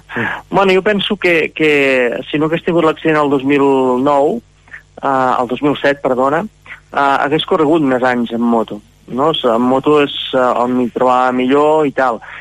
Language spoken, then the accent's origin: Catalan; Oliana, Catalonia, Spain; Bé, vaig néixer a la Seu d'Urgell, però soc d'Oliana i vivim a Oliana, no?